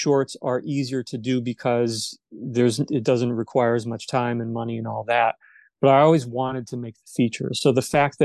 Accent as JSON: {"language": "English", "town": "Normal", "region": "Illinois", "country": "United States", "tie": "born or raised there", "said": "my hometown of Normal, which is about 35 minutes south of Pontiac"}